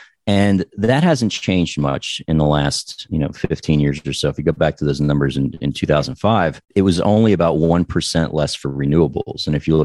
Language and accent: English; New Jersey, United States; born there; also born or lived in Colorado / New York City; I was born in New Jersey. I had to go to undergrad out in Colorado, but I lived in New York City from 1996 to about 2007.